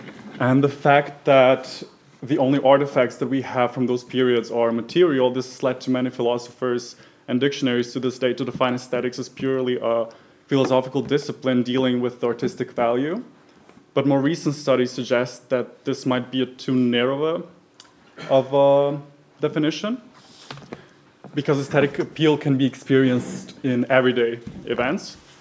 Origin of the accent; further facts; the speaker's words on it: Croatia; now in Vienna, Austria; I'm from Croatia, but I study in Vienna